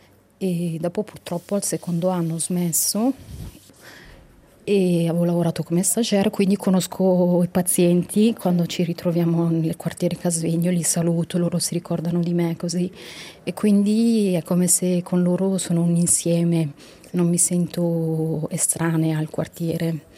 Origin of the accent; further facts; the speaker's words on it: Turkey; now in Italy; Io sono di origine turca, dico turca ma sono curda, sono del Kurdistan, della Turchia, e sono qua da 30 anni.